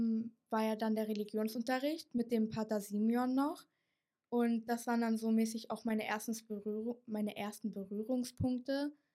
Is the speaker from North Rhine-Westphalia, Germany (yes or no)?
no; Eisenhüttenstadt, Brandenburg, Germany; Ich bin 15 Jahre alt und ich komme hier aus Eisenhüttenstadt.